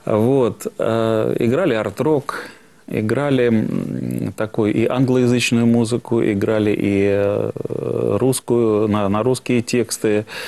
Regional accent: Smolensk, Smolensk Oblast, Russia; Я родился в Смоленске, в замечательном русском старинном городе, вот, и там окончил школу, и Смоленский филиал Московского энергетического института

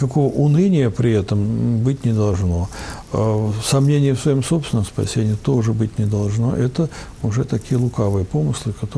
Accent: Abkhazia, Georgia; я вырос в Абхазии, у нас там тоже были некие мусульманские такие районы

